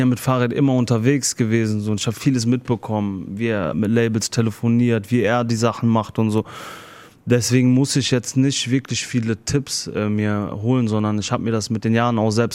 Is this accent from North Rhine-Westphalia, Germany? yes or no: yes; Duisburg, North Rhine-Westphalia, Germany; Und ich komme aus Duisburg, ich weiß, was auf der Straße abgeht